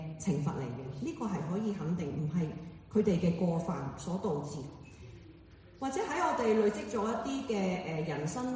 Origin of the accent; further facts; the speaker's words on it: Hong Kong; 即係好似我哋香港人有時都會去